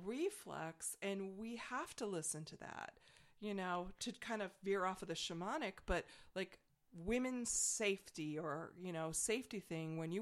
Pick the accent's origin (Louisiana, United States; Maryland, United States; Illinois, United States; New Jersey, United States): Illinois, United States; Rockford; I'm from Rockford, Illinois. What can you do? You can take a girl out of the Midwest. You can't take...